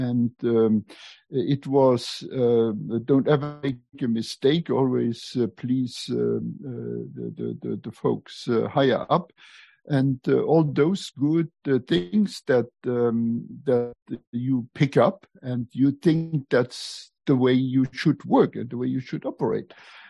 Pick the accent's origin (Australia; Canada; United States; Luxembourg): Luxembourg; first language Luxembourgish; English is a second language; moved away as an adult; also born or lived in Germany; I was born in Europe, which you may know from my accent. I was raised speaking Luxembourgish. I was born in Luxembourg, got my education in Luxembourg, and then I went to college in Germany. And so in Luxembourg, I learned German, I learned French.